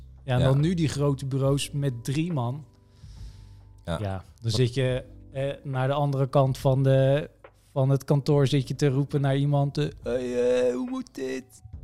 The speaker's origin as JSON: {"language": "Dutch", "town": "Hazerswoude-Dorp", "region": "South Holland", "country": "Netherlands", "said": "Hazenswoude-dorp."}